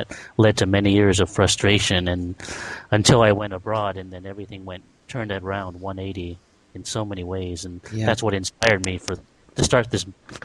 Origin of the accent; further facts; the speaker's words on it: California, United States; I grew up in Silicon Valley, which is all about work and isolation, so it wasn't that open of a place. And I was an Asian guy